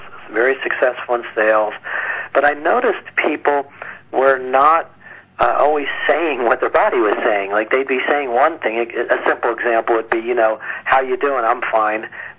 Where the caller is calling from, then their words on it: California, United States; I'm in Marin County, north of the Golden Gate Bridge.